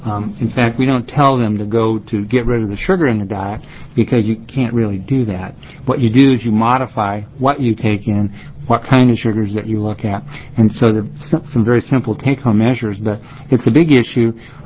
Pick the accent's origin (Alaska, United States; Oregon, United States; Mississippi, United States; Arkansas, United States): Oregon, United States; Salem; I'm a pediatrician from Salem, and I represent the Oregon Medical Association and the Oregon Pediatric Society.